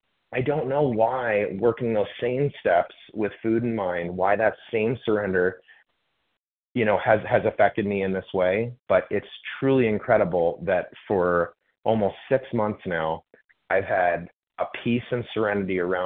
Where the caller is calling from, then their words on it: Florida, United States; I'm calling from Florida, Eastern Time.